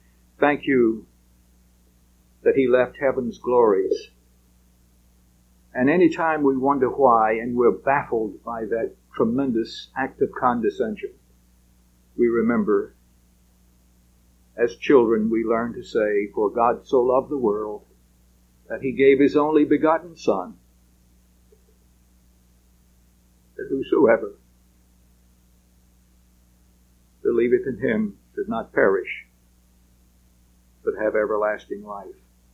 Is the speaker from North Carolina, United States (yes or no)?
yes; Eden, North Carolina, United States; my hometown is Eden, North Carolina